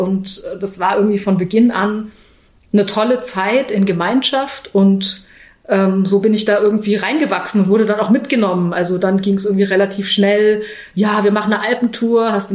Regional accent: Germany; Ich bin am Bodensee groß geworden.

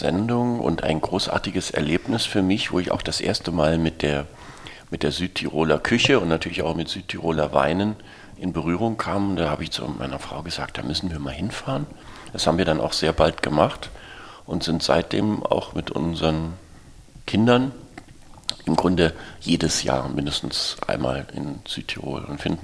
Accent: Berlin, Germany; als Berliner Schulkind war das Größte hier in den Ferien

